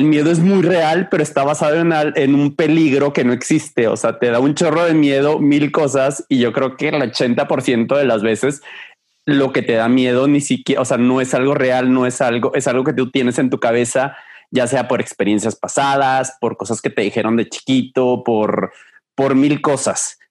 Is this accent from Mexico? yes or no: yes; Mexico; o últimamente de que en las películas ya somos el capo mexicano, ya es el villano en las películas, ¿no?